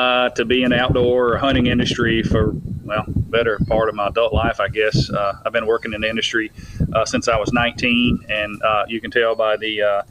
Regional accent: Tennessee, United States; I owned the largest hunting and fishing magazine in my home state of Tennessee

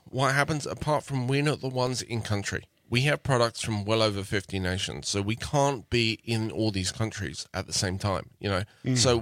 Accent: England, United Kingdom; moved away as an adult; now in United States; Yes, so I'm English, from England. I've emigrated here to the States about 16, 17 years ago. Married with two kids. Love this town.

